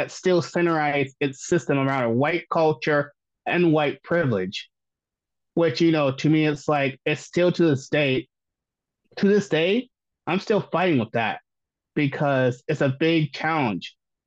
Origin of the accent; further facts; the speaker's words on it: Iowa, United States; And I think Vermont has done a lot better than my home state of Iowa has ever would have done.